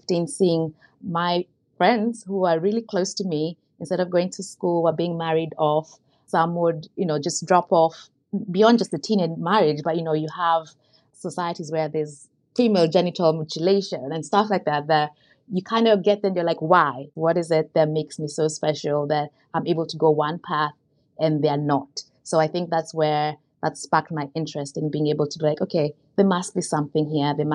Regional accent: Kenya; Kenyan girl, born and raised in Kenya.

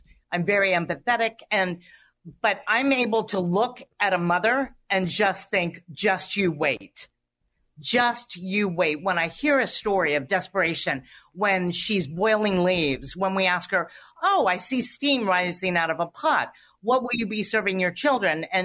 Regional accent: Florida, United States; As I said, I'm from South Florida. A speed bump is a high altitude for me.

